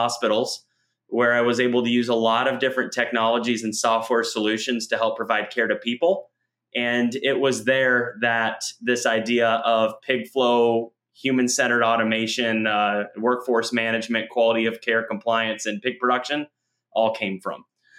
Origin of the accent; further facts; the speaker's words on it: Kinston, North Carolina, United States; I was born in Kinston, North Carolina. My family was from the Midwest, but my dad took an opportunity with J.C. Howard in the late 80s, and we were there for all of the 90s.